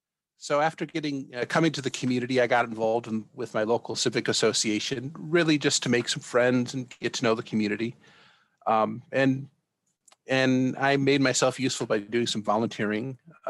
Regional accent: Monroe, Michigan, United States; now in Washington, D.C., United States; I'm not a DC native. I grew up in Monroe, Michigan. It's a little industrial town on the banks of Lake Erie.

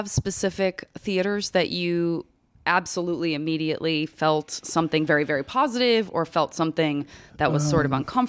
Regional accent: Arizona, United States; I'm from Arizona. And so certainly I have a very strong connection to Spanish and Mexican history

